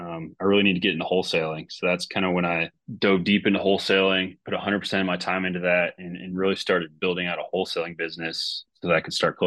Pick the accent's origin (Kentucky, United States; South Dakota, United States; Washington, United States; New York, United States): Kentucky, United States; Louisville; they actually recruited me to move back to Louisville, my hometown, and to open up my own agency.